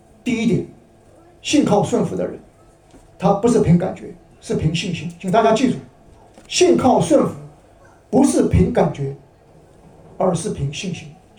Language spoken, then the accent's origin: Chinese; Nantong, Jiangsu, China; 在我家乡在江苏啊，那个我们江苏南通那边有很多造船厂，因为我们靠近长江